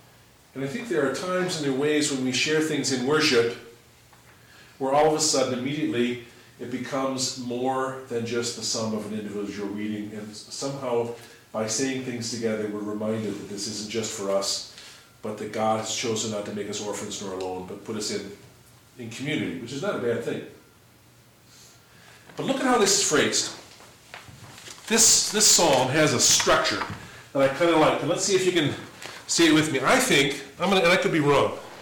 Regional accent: Tucson, Arizona, United States; also born or lived in South Dakota; Tucson is a neat city, bounded on four sides by the mountains. And the city, when we first moved there, when I was like in fifth, sixth grade from South Dakota, was struck

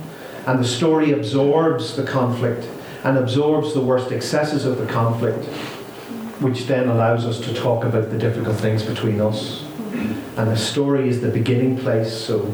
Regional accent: Northern Ireland, United Kingdom; and I'm from Northern Ireland

